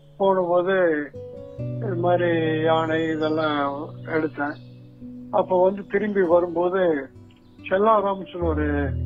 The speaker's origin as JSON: {"language": "Tamil", "town": "Thookanaickenpalayam", "region": "Tamil Nadu", "country": "India", "tie": "born or raised there", "said": "சத்தியமங்கலத்து பக்கத்துல எங்க சொந்த ஊர் வந்து சத்தியமங்கலத்து பக்கத்துல இங்க தூக்கநாயக்கம்பாளையங்கிற ஒரு கிராமம், அது வந்து உங்களோட ஃபாரஸ்ட் பவுண்டரியில இருக்கும்."}